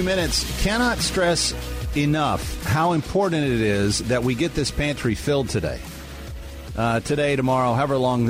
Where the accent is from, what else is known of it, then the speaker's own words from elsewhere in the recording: the South, United States; and that's a technical southern term. See, I grew up in the South.